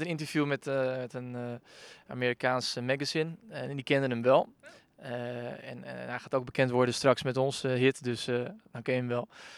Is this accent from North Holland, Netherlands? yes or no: yes; Castricum, North Holland, Netherlands; waar wij vandaan komen heb je zeg maar kermis, één keer in het jaar. Ja. Ik kom uit Castricum en dat is dan de feestweek.